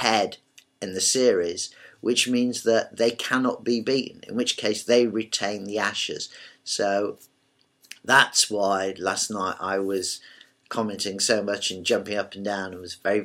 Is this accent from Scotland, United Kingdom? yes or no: no; Yorkshire and the Humber, United Kingdom; I'm a Yorkshireman.